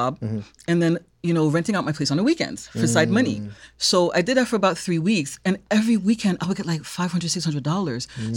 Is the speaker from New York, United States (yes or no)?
yes; Brooklyn, New York, United States; I am first generation, and I was raised in Brooklyn by my Haitian parents